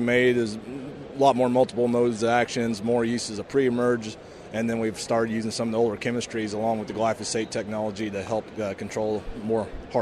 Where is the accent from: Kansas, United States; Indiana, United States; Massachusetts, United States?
Kansas, United States; St. Marys; I'm from St. Mary's, Kansas.